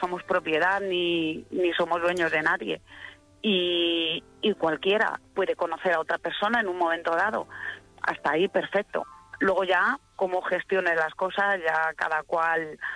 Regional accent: Madrid, Community of Madrid, Spain; yo soy de Madrid

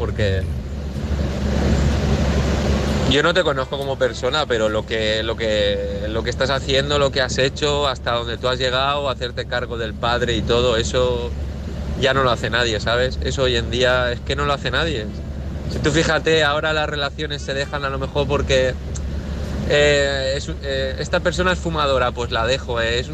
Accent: Valencia, Valencian Community, Spain; Salió de Barcelona y nada, voy para Valencia, para casa

